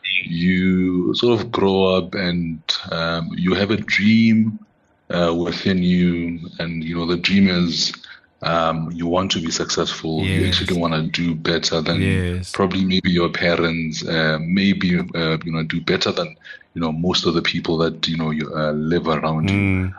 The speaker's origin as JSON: {"language": "English", "town": "Katlehong", "region": "Gauteng", "country": "South Africa", "tie": "born or raised there", "said": "You know that area, yeah. That's where I was born. That was where I was actually brought up."}